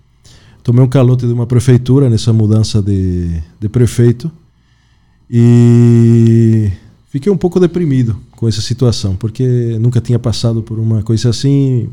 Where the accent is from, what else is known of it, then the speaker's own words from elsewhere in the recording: Bolivia; Portuguese is a second language; moved away as an adult; also born or lived in São Paulo / Santa Catarina; now in Brazil; Meu caro, já são 10 anos que estou nessas terras tupiniquins. Saí da Bolívia com aquela ânsia de virar um melhor cirurgião, né? Porque eu já era cirurgião lá na Bolívia.